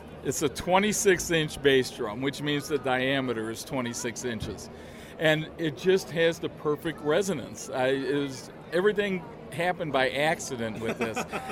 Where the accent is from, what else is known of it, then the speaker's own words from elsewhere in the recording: Cleveland, Ohio, United States; growing up in Cleveland, when they had real seats and not plastic ones, you know, every kid was a seat banger.